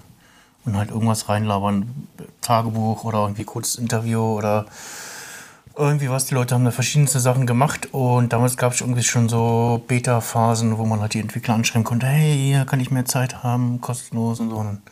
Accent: Blankenfelde, Brandenburg, Germany; also born or lived in Ludwigsfelde; ich bin 36 Jahre alt, geboren in Ludwigsfelde, beziehungsweise aufgewachsen in Blankenfelde bei Berlin.

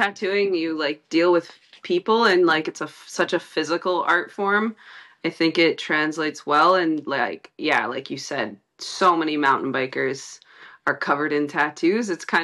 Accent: British Columbia, Canada; the more I appreciate home and like where I grew up on the North Shore and Squamish and Whistler.

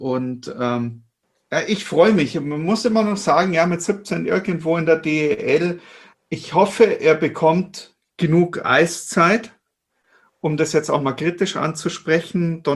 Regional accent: Munich, Bavaria, Germany; born there; als gebürtiger Münchner kann man mal in München spielen.

